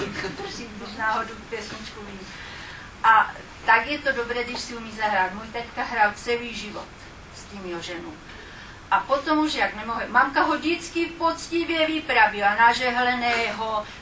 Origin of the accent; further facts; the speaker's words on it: Vrbka, South Moravian Region, Czechia; Já jsem rodačka z Vrbky, která předtím mají bývám, a tam máme tež svoje zvony.